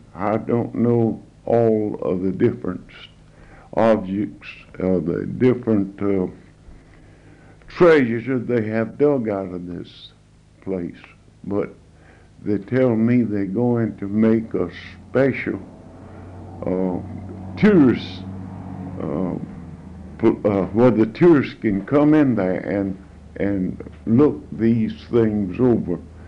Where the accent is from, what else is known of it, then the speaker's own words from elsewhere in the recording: Echo, Georgia, United States; born there; I was born in Echo, Georgia, April the 13th, 1892.